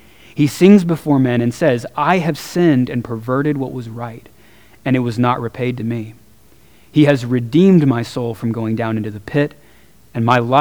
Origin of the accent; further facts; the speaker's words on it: Mesquite, Texas, United States; Growing up in Mesquite, close to Dallas, you don't see stars like that.